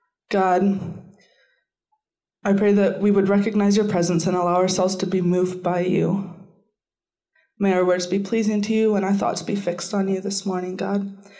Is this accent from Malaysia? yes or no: no; Saskatchewan, Canada; And I grew up in Saskatchewan. Yeah. Well, you're a little more northern than me, too. I grew up on a farm 40 miles out of town.